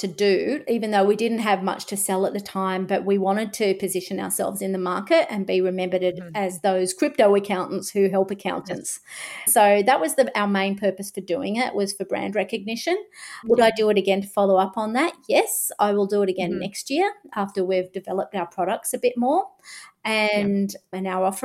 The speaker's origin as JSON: {"language": "English", "town": "Sydney", "region": "New South Wales", "country": "Australia", "tie": "born or raised there", "lives_now": "Agnes Water, Australia", "said": "we live in Agnes Water. So being able to come back to Sydney, Darling Harbour, where I'm from, I grew up in Inner City Sydney."}